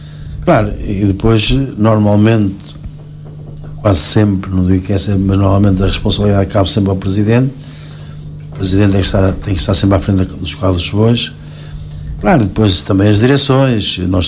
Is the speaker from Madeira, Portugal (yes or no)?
no; São João de Ver, Aveiro, Portugal; tenho orgulho naquilo que tenho feito ao longo de muitos anos para a minha terra, que é São João de Ver.